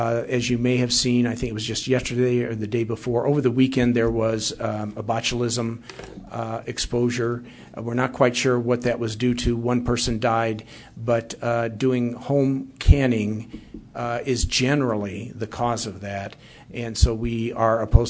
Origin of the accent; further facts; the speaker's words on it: Kansas City, Missouri, United States; we've been invited along with my hometown of Kansas City, where there is the best barbecue in the world